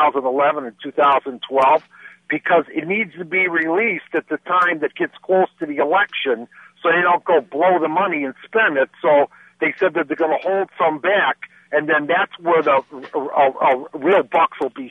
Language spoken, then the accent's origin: English; Chicago, Illinois, United States; I'm a conservative Democrat. I'm from Chicago, and I feel that I was betrayed.